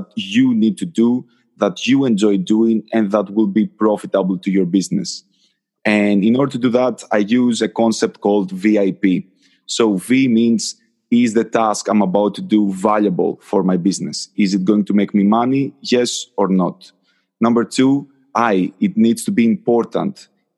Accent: Athens, Attica, Greece; now in Manchester, United Kingdom; Originally, I'm from Athens, Greece, but right now I live in Manchester, UK.

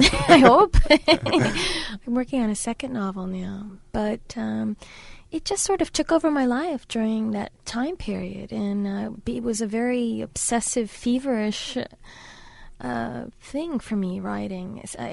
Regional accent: New York, United States; I grew up in New York, in Queens, and in Brooklyn.

